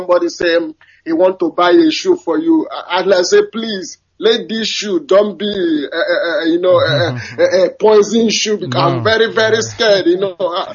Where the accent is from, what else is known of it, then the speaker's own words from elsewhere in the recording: Ebonyi, Nigeria; now in Germany; I'm calling from Halizala, German. I'm from Ebonyi State, Biafra land.